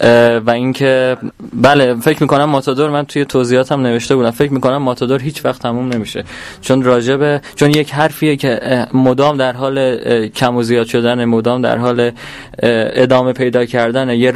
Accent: Khuzestan, Iran; از جنوب اومدیم با بچه‌مون، ما بچه‌های جنوبیم، بچه‌های آبادان، خرمشهر، ماهشهر، اهواز

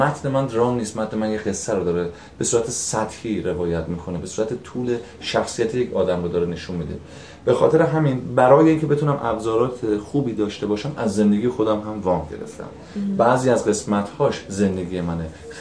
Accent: Hamadan, Iran; خود من همدانی هستم و نمیخواستم ادای یک لهجه دیگر رو در بیارم که وسطاش بمونم یا تظاهر به یک آدمی که شهرستانی باشه، خواستم لهجه رو انتخاب کنم که تو خونمه، تو جسممه

